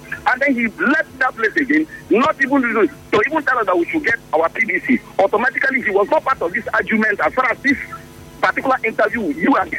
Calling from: Port Harcourt, Rivers, Nigeria; I'm calling you from Port Harcourt.

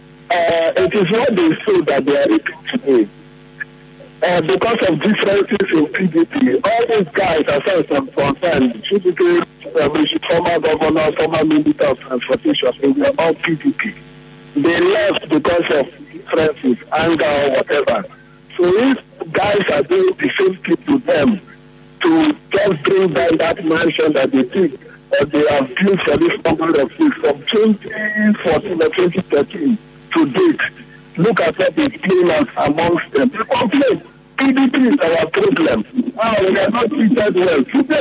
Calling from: Lagos, Nigeria; from Lagos.

